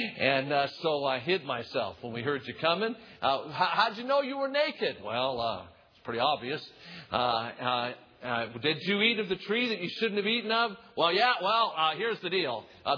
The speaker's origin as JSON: {"language": "English", "town": "North Las Vegas", "region": "Nevada", "country": "United States", "tie": "born or raised there", "said": "And when I was growing up, I grew up in North Las Vegas, and it was right behind where the old City Hall is still today."}